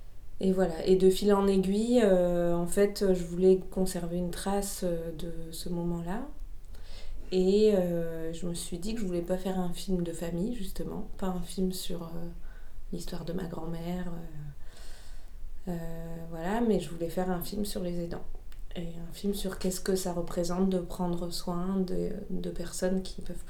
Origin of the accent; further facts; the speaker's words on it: Marseille, Provence-Alpes-Côte d'Azur, France; je suis originaire de Marseille, mais j'ai vécu longtemps en dehors de cette ville. Et voilà, je suis rentrée vivre à Marseille en 2021, il y a 3 ans.